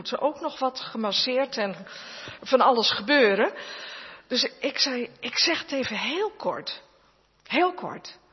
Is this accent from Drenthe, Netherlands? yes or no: yes; Roden, Drenthe, Netherlands; Ik kom uit Roden.